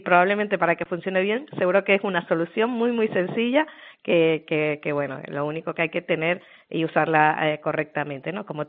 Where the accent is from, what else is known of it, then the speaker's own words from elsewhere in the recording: Canary Islands, Spain; La verdad que es un grandísimo, grandísimo honor recibir esta medalla de oro de Canarias, ¿no? De mi pueblo.